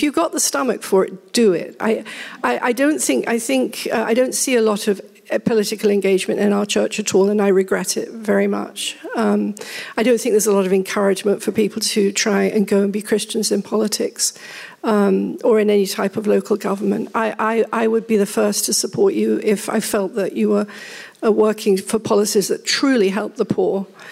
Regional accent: United Kingdom; I'm very British.

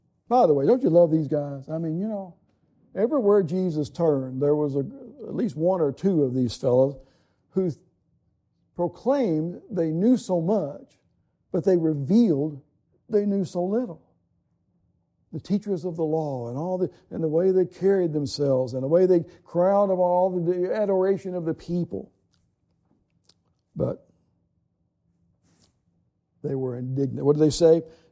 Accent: Kentucky, United States; I'm from Kentucky, you know. Did you know that?

